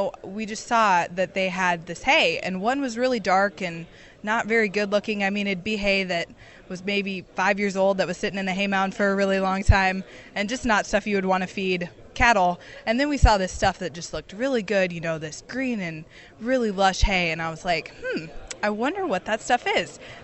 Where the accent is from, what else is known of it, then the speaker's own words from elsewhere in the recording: Atlantic, Iowa, United States; I'm from Atlantic, Iowa. It's a small town in southwest Iowa where I grew up on a row crop farm